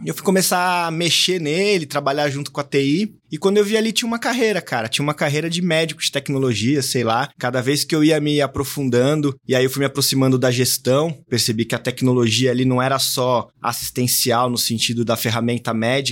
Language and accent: Portuguese; São Paulo, Brazil; E aí voltei pra São Paulo, sou daqui de São Paulo capital.